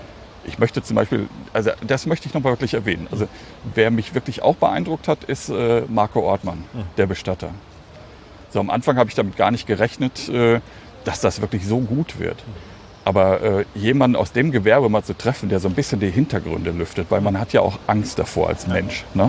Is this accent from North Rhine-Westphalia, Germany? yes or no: yes; Hagen, North Rhine-Westphalia, Germany; in meiner Heimatstadt Hagen, also in meiner alten Heimatstadt Hagen